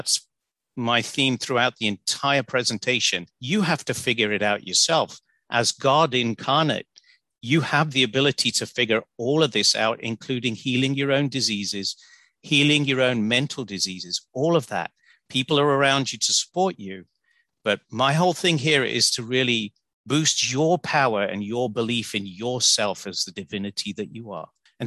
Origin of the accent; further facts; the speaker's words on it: England, United Kingdom; And my hometown being a center of immigrants, and people were coming from the West Indies, India, Pakistan, because England had basically opened up its doors.